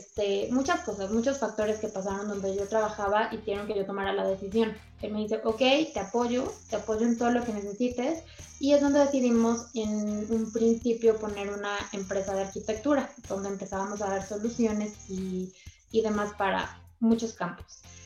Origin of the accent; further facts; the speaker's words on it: Colombia; moved away; Yo soy de Colombia y siempre, o sea, en las ocasiones especiales